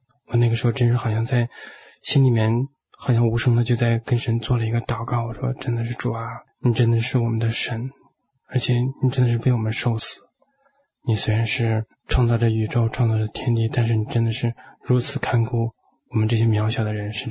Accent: China; 你知道我们也都是从大陆的文化背景出来的。

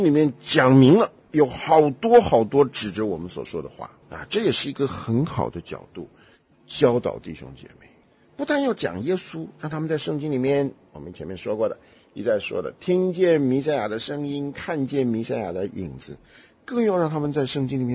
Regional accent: Taiwan; now in United States; 我在台湾长大，又白又胖，是吧？虽然当初出来的时候还是瘦巴巴的，然后一生为非作歹，到美国来又信了主

